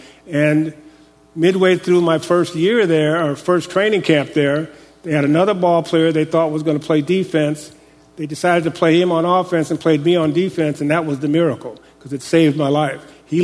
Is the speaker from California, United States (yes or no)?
yes; Los Angeles, California, United States; Well, the team that I thought was going to draft me was the Los Angeles Rams, because it was my hometown team.